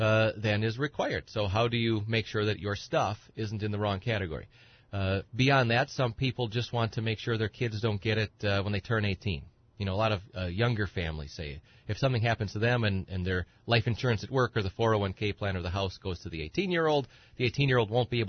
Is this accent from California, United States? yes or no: no; Edgar, Wisconsin, United States; I'm from Edgar. Everybody knows, or a lot of people know. I'm from the area. I went to Madison for my undergrad degree and went to University of Minnesota for my law degree. Wanted to see if I liked the metro area, and then wanted to come back here.